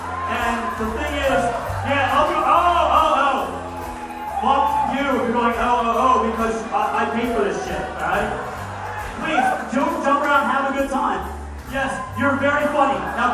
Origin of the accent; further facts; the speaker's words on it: Philadelphia, Pennsylvania, United States; Now I'm from Philly.